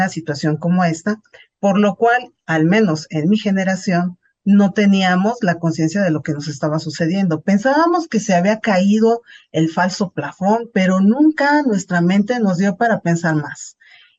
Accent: Mexico City, Mexico; born there; Nací en la Ciudad de México.

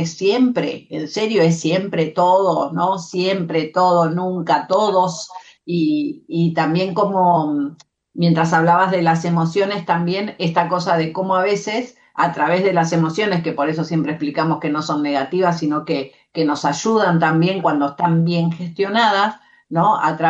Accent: Argentina; Como argentinos ya sabemos que tenemos esa capacidad de poder observar y en el momento poder actuar

